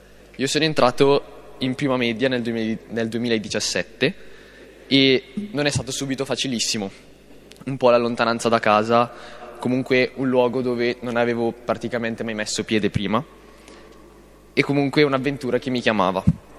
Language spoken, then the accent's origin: Italian; Serina, Lombardy, Italy; vengo da Serina, nell'Alta Val Brembana.